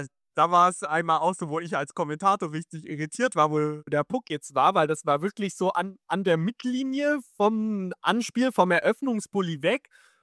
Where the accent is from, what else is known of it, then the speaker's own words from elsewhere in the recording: Bietigheim-Bissingen, Baden-Württemberg, Germany; War bei den Bietigheim Steelers, der Verein bei mir in meiner Heimatstadt